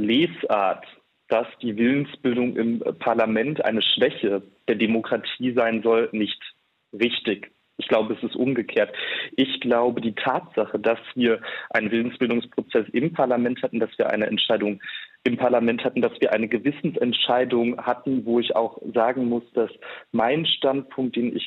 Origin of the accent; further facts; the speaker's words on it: North Rhine-Westphalia, Germany; Wenn ich in die Niederlande schaue, ich komme aus Nordrhein-Westfalen